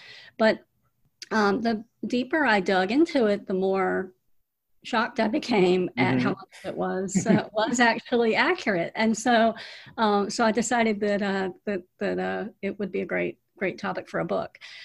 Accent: Georgia, United States; So I grew up on the Georgia side, just a couple of hours south of there.

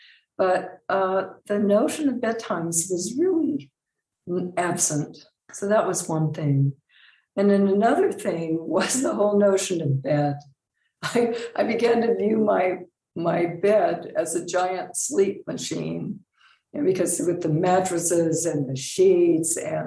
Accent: United States; so different from certainly how I grew up sleeping in the United States

